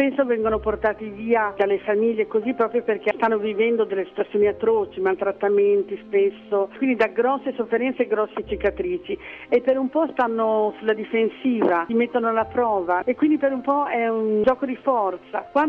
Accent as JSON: {"language": "Italian", "town": "Faenza", "region": "Emilia-Romagna", "country": "Italy", "said": "nel 1979, una sera, io sono di Faenza"}